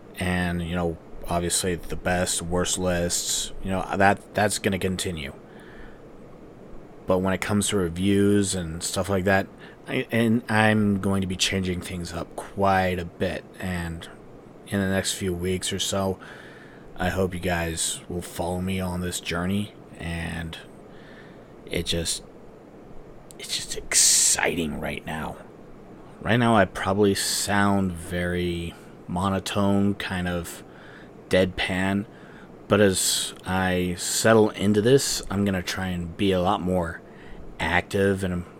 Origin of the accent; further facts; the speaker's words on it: United States; Now, you probably had no idea that I actually had a voice, but this is it, and yes, I am an American.